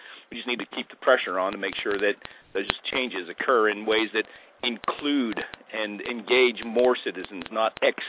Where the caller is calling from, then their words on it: Pittsburgh, Pennsylvania, United States; from Pittsburgh.